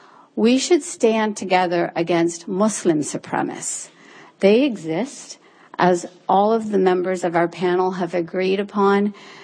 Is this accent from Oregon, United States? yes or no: no; Morgantown, West Virginia, United States; communities from my hometown of Morgantown, West Virginia, to Northern Virginia, to the rest of the world.